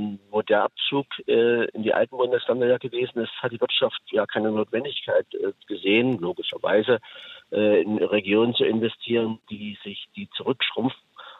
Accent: Saxony, Germany; born there; Also ich bin gebürtig auch aus Sachsen, aber wohne jetzt in Niedersachsen, bin kein Rückkehrer.

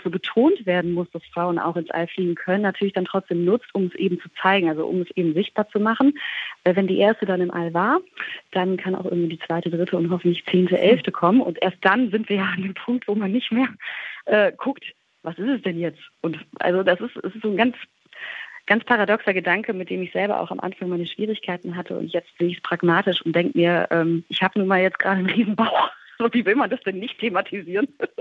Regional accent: United States; ich bin in den USA groß geworden

